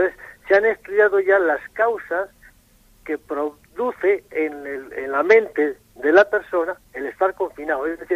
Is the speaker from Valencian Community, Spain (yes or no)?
no; Escalante, Cantabria, Spain; moved away; also born or lived in Santoña / Colombia; Pero bueno, yo en realidad, pues la infancia y todo eso, viví en Escalante hasta que me tocó emigrar a Colombia